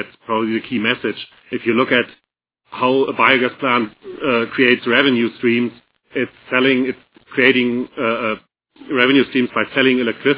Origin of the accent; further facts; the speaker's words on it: Germany; English is a second language; I'm talking a little bit about biogas in Germany because I'm from Germany